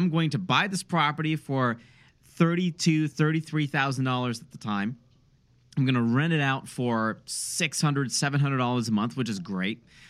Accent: Detroit, Michigan, United States; but I'm from Detroit. Like, I've invested in Detroit, inner city neighborhoods.

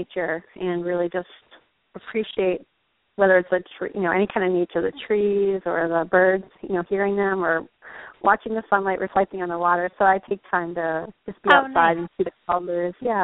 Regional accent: Massachusetts, United States; Sure, I'm from Western Massachusetts

